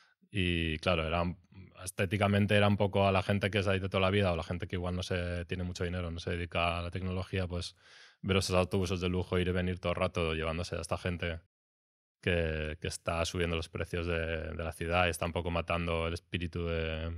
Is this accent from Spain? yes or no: yes; Valencian Community, Spain; Yo hago paellas. Como buen valenciano.